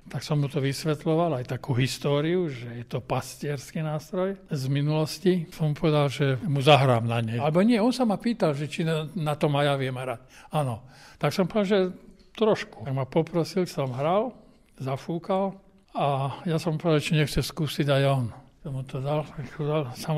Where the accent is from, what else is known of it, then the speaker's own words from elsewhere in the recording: Poltár, Banská Bystrica Region, Slovakia; Ja nie som z mesta, z Bratislavy, ale z Poltára, to je také malé okresné mestečko, ale predtým to bolo skôr taká ako po česky vesnica.